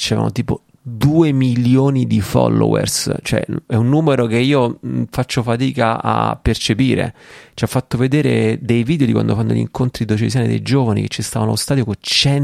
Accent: Rome, Lazio, Italy; io sono di Roma, no?

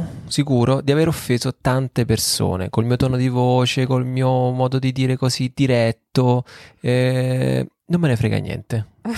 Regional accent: Rome, Lazio, Italy; E io so de Roma

